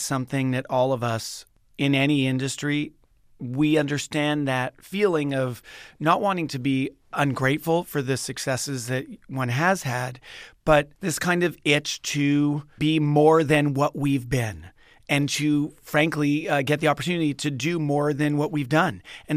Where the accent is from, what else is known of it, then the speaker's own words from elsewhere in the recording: Montreal, Quebec, Canada; So I'm from Montreal, and I used to do some acting when I was a kid